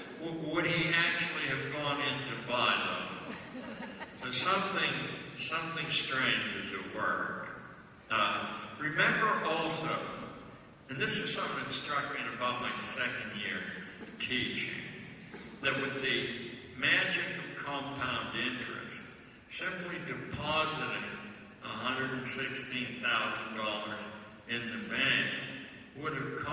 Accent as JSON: {"language": "English", "town": "Pittsburgh", "region": "Pennsylvania", "country": "United States", "lives_now": "New York, United States", "said": "I'm as greedy as the next Pittsburgher."}